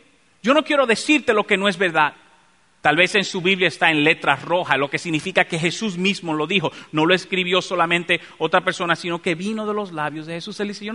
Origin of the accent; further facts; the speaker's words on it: Dominican Republic; now in United States; mi propio país, República Dominicana, también tiene la doble ciudadanía. Yo puedo seguir siendo dominicano y serme naturalizado americano sin tener que perder ni una ni la otra.